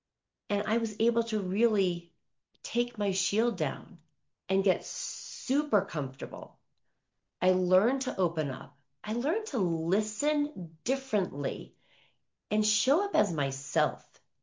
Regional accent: East Coast, United States; moved away as an adult; now in Reno, United States; I am an East Coast girl. I grew up on the East Coast. I never lived past the Mississippi.

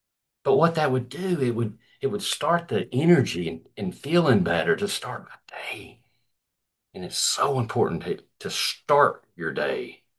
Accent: Arkansas, United States; born there; I was born in Arkansas.

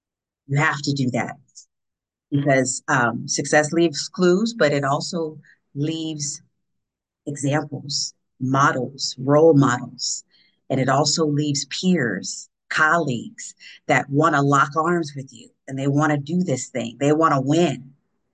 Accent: New Jersey, United States; He's also from Jersey, which I'm from Jersey too.

